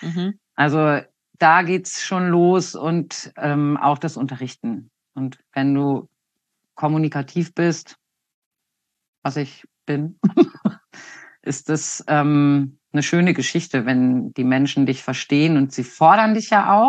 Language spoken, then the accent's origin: German; Lower Saxony, Germany; Ich komme aus dem Raum Hannover. Da bin ich 1972 geboren, im Juni am 13.